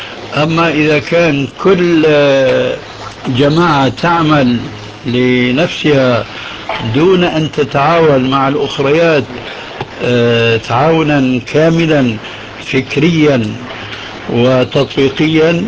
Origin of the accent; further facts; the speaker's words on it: Syria; نحن نعرف عندنا في الشام